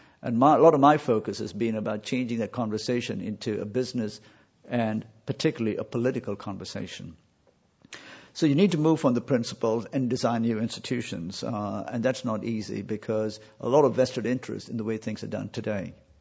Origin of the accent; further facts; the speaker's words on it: Hong Kong; which kind of freaks me out. I come from Hong Kong. You know, I shop at midnight, okay?